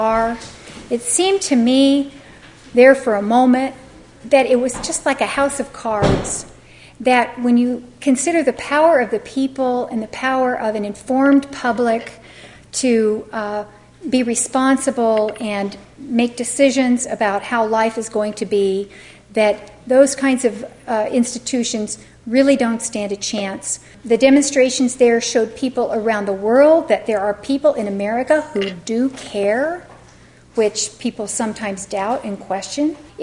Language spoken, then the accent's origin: English; Oroville, California, United States; Oroville, California, my hometown